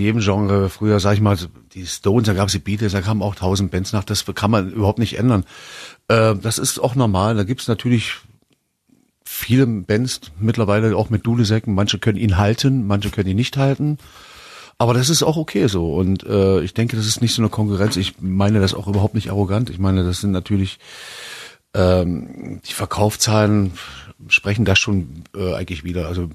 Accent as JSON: {"language": "German", "region": "East Germany", "country": "Germany", "said": "Das war wie im Osten, ich komme aus dem Osten, in der Schule war es so, da gab es eine Zensur von 1 bis 5."}